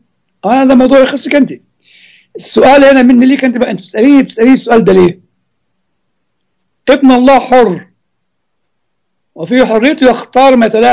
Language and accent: Arabic; Egypt; يعني في مشكله كبيره يا اخوه في الوعي الغربي، وربما عندنا في مصر كمان